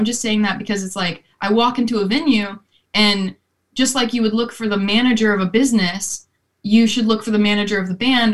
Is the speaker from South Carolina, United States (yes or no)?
yes; South Carolina, United States; I was raised in South Carolina, and that's a very conservative red state.